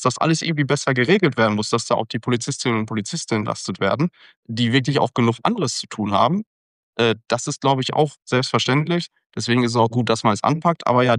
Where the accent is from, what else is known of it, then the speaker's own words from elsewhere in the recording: Dortmund, North Rhine-Westphalia, Germany; Ich bin in Dortmund aufgewachsen, groß geworden, wohne jetzt seit mehreren Jahren auch in der Innenstadt, also Kreuzviertel und drumherum.